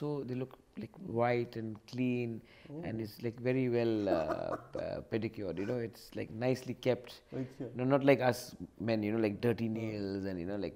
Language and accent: English; Shillong, Meghalaya, India; I grew up in Shillong. I studied in Shillong.